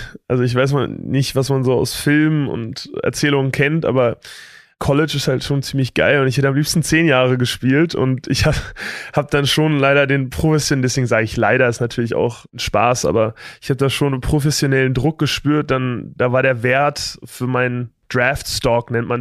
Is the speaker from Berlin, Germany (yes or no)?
yes; Berlin, Germany; ich war halt bei Alba Berlin, bin dann bei Alba Berlin aufgewachsen. Ich komme aus dem Berlin-Prenzlauer Berg.